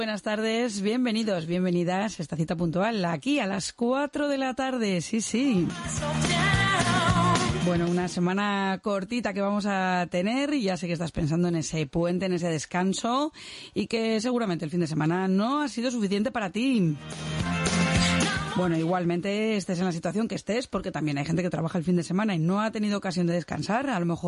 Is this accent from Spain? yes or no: yes; Bilbao, Basque Country, Spain; Bueno, pues como somos de Bilbao